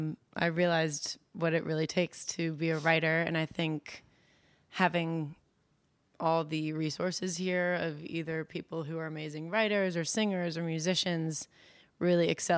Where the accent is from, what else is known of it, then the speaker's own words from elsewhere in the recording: Potomac, Maryland, United States; So I'm from Potomac, Maryland.